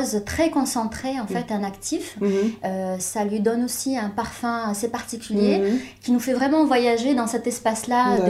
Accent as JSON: {"language": "French", "country": "Morocco", "tie": "born there", "said": "moi, en tant que Marocaine... Je suis née au Maroc, mais j'ai vécu toute mon enfance."}